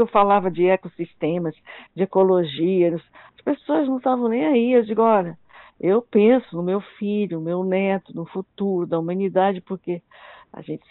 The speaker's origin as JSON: {"language": "Portuguese", "region": "Amazon", "country": "Brazil", "said": "como eu sou da Amazônia, né"}